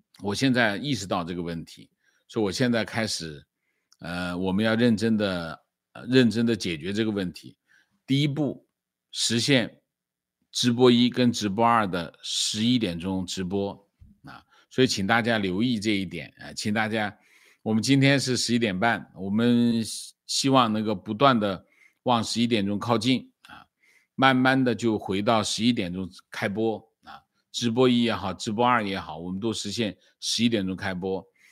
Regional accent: China; 我们从中国来，我们知道解放军是什么情况。

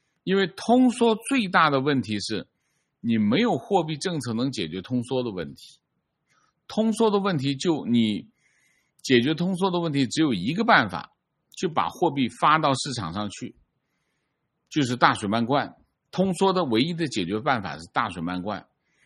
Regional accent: Hong Kong; 这样的香港政府，身为香港人，我从心底里鄙视他、厌恶他。

